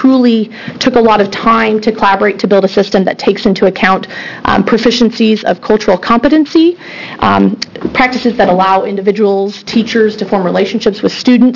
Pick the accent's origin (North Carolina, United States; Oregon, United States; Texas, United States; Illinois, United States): Oregon, United States; Springfield; I'm a teacher from Springfield